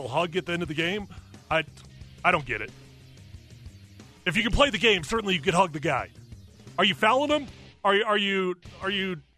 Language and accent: English; Denver, Colorado, United States; I'm from Denver. It would have been Denver.